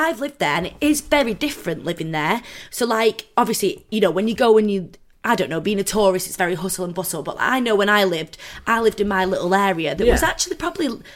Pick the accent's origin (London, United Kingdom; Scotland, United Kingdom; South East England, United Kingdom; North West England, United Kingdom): North West England, United Kingdom; Manchester; now in Liverpool, United Kingdom; I'm from Manchester.